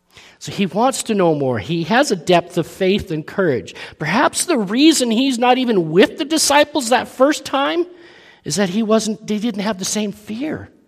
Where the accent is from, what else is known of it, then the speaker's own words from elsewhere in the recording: England, United Kingdom; born there; first language en; I use expressions and idioms that make sense to me as an English-born English speaker